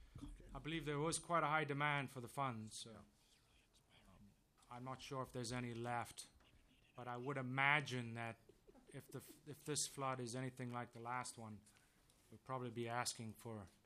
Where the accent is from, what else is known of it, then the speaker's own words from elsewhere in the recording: England, United Kingdom; now in United States; I'm originally from England. Actually had the honor to become a U.S. citizen last week.